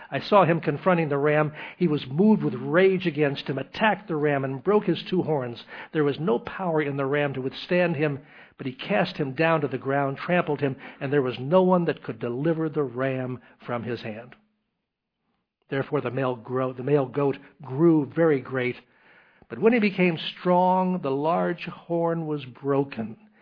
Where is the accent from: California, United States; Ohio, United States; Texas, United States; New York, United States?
New York, United States; Albany; In the area that I grew up in Albany, there was a very Jewish concentration of Orthodox Jews.